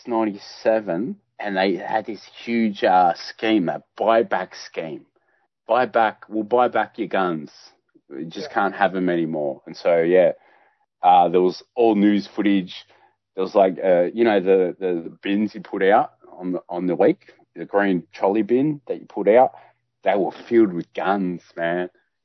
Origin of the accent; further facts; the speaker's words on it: Melbourne, Victoria, Australia; I'm Aussie, bro. I'm Melbourne.